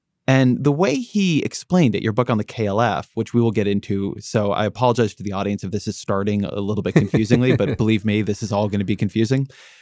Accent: United States; So I'm American.

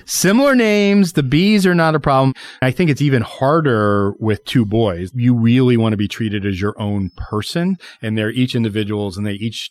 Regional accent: Virginia, United States; I grew up in Northern Virginia.

